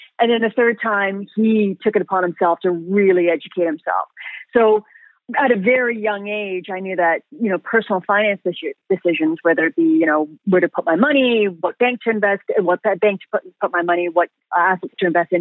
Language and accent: English; England, United Kingdom; now in Canada; We came from England. My father was trying to escape sort of what he considered classism there.